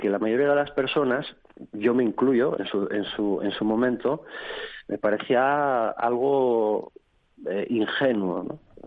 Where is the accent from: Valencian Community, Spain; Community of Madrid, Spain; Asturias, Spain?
Asturias, Spain; Yo soy asturiano y, bueno, pues tenía sus vacas y su huerto.